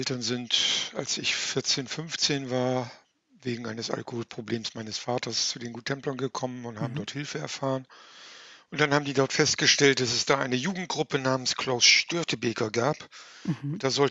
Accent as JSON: {"language": "German", "region": "Bremen", "country": "Germany", "tie": "born or raised there", "said": "die war ja in Bremen, wo ich geboren bin und da aufgewachsen bin."}